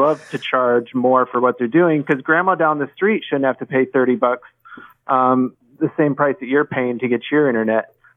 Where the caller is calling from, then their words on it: Nebraska, United States; I'm calling from Nebraska.